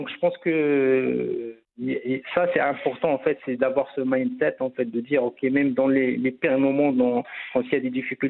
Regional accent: Agadir, Souss-Massa, Morocco; et moi je suis d'Agadir.

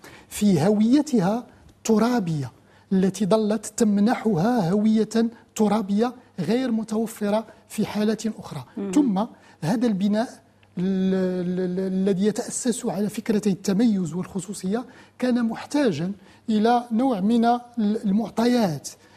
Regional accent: Morocco; ما نحن كمغاربة محاربون، كمغاربة متعايشون،

